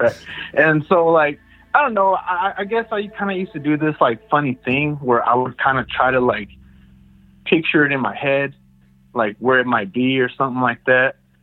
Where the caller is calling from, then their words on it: Merced, California, United States; Merced, California.